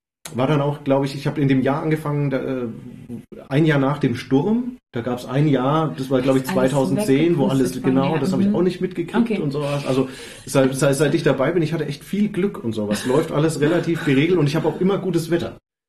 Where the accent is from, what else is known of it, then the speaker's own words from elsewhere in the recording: Würzburg, Bavaria, Germany; auch als Würzburger, irgendwie nicht präsent vorher.